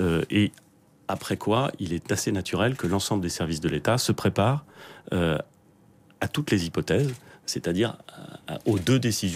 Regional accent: Normandy, France; Que je suis normand.

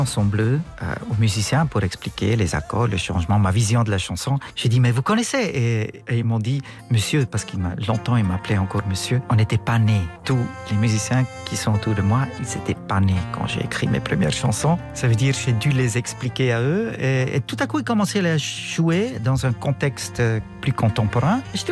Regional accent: Bern, Switzerland; On est des Suisses, ça veut dire qu'on a une façon de beaucoup discuter. On est des Bernois, on gueule pas vraiment.

